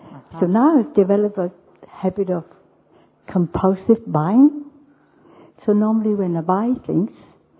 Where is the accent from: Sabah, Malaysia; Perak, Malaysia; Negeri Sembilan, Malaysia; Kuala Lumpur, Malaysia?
Perak, Malaysia; Ipoh; from Ipoh, Malaysia. I come from a family of 9 children, and the only breadwinner is my father.